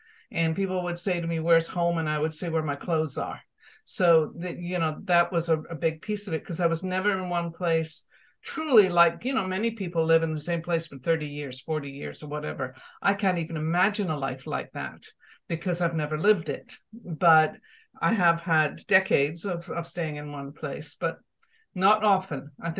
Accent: Edinburgh, Scotland, United Kingdom; born there; connect once more with my homeland, because as you know, I was born in Edinburgh.

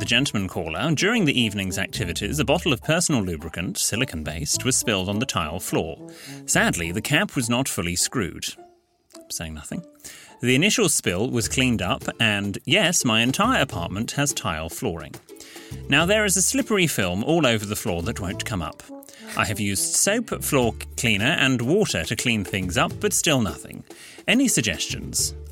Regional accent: North West England, United Kingdom; Whereas I am from Lancashire and went to the local high school

